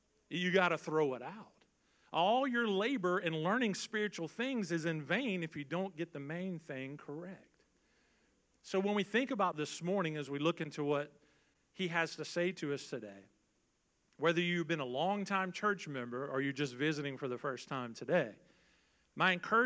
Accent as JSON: {"language": "English", "town": "Bond", "region": "Mississippi", "country": "United States", "tie": "born or raised there", "said": "I grew up in Bond because I'm not Cajun. I'm nowhere near that. I am just a good old redneck from Bond Community."}